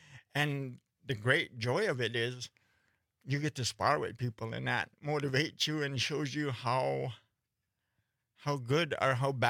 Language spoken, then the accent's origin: English; Neopit, Wisconsin, United States; New Pitt, Wisconsin, Menominee Territory.